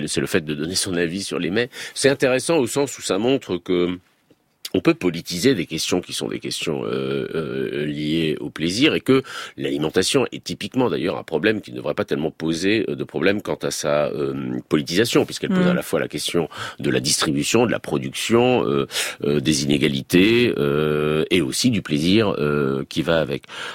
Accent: Grand Est, France; En Alsace, on marche très bien. Justement, je le dis en tant qu'Alsacien.

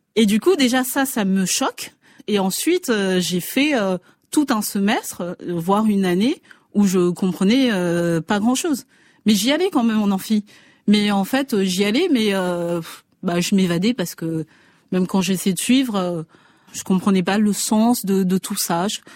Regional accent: Mayotte, France; Et là, je lui dis, je viens de Mayotte

